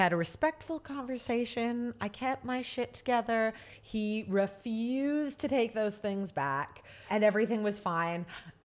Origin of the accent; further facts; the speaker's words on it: Canada; And so I know, as just being Canadian and having traveled around the world for wrestling, you speak the same language, but it is a very, very different place.